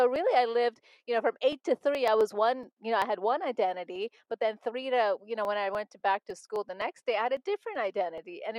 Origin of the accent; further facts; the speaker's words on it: Montreal, Quebec, Canada; growing up in Montreal, Canada, I had a problem with that because I wanted to be part of mainstream culture.